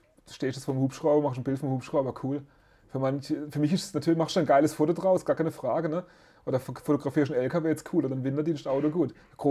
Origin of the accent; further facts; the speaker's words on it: Baden-Württemberg, Germany; now in Aachen, Germany; Und Heimat ist natürlich auch für mich, wo ich aufgewachsen bin, als Jugendlicher. Also ich glaube, Heimat hat mich auch ein bisschen geprägt halt, als Schwarzwaldkerl, ne?